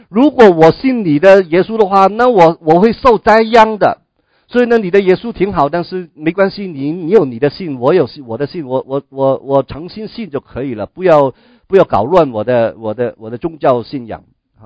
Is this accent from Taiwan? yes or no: no; China; 但是我们中国人更明白这一点啊